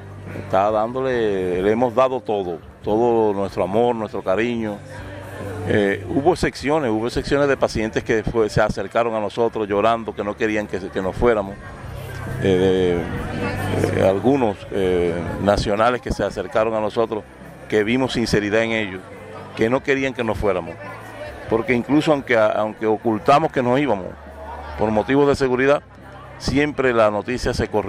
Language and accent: Spanish; Cuba; saben que por mucho que nos ocultemos, saben que somos cubanos